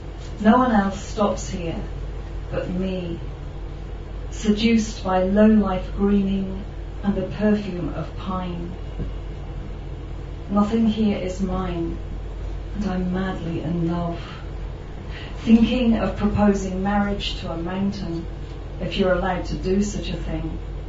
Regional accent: South West England, United Kingdom; I'm from Somerset in England in the very beginning, and my mum grew up in a very small village. And I've done a lot of travelling all my life, but my whole family have stayed in one place. I've got a huge family, and they're all around Bridgewater

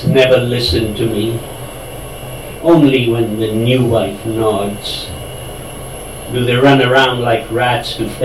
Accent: Kashmir, India; Ever since I was a lad growing up in Kashmir

